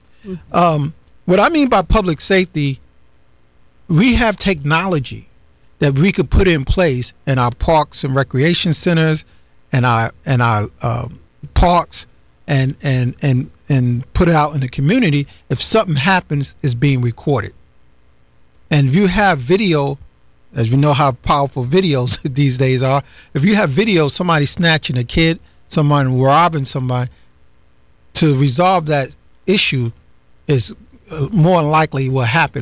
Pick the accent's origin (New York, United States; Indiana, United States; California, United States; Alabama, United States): New York, United States; New York City; now in Palm Bay, United States; I grew up in New York City. I seen the worst of the worst, in city government and property and bad policing.